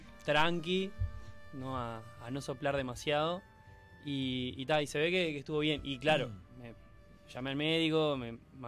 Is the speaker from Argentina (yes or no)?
no; Colonia Valdense, Colonia, Uruguay; yo soy de Colonia Valdense, vamos a dar contexto, ¿no?